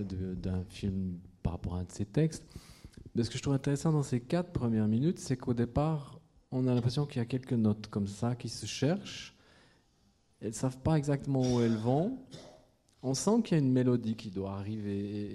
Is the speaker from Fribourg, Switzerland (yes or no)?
yes; Fribourg, Switzerland; also born or lived in Châtel-Saint-Denis / Romont; je suis né à Châtel-Saint-Denis, ensuite j'ai habité un temps dans un petit village tout près de Romont. Ensuite, je suis venu habiter à Fribourg, oui.